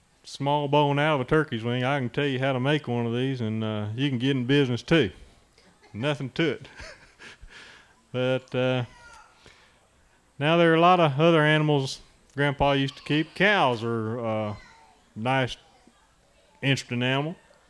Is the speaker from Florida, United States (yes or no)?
yes; East Palatka, Florida, United States; I'm from East Palatka, down on the banks of the beautiful St. Johns River in Putnam County.